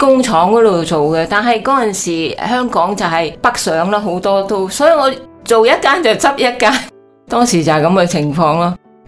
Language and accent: Cantonese; Macau; 那我其实就是出生在澳门的